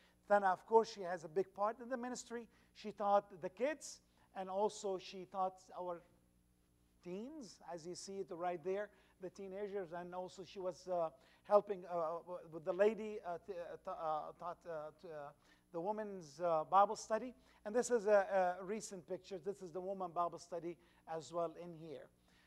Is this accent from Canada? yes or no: no; Syria; also born or lived in United States; went back to Syria, my home country, after I lived in America for 12 years, as a missionary to Syria.